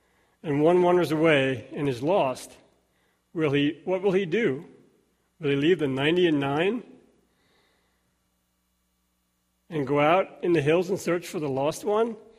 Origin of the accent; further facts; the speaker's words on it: Pennsylvania, United States; I'm from Lancaster County.